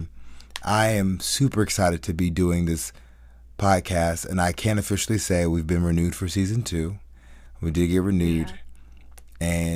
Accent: North Carolina, United States; also born or lived in Pennsylvania; now in Los Angeles, United States; I am a Nigerian American. My father's from Nigeria. My mom's from Mississippi. Shout out to both of my parents who made me. I grew up in North Carolina, born in Pennsylvania, and I've been living in LA for almost 10 years.

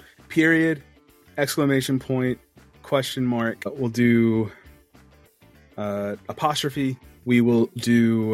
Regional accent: New Jersey, United States; now in South Carolina, United States; because I'm a transplant myself. So because I'm originally from Jersey.

